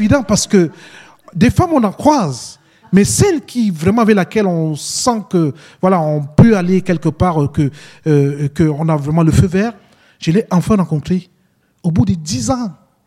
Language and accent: French; Paris, Île-de-France, France; Je viens aussi de Paris, hein